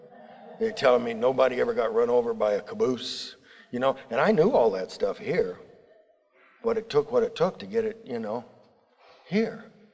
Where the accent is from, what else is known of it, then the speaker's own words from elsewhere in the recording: Yorba Linda, California, United States; now in Memphis, United States; When I came from California, Yorba Linda, to Memphis, I knew you guys weren't going to do it right.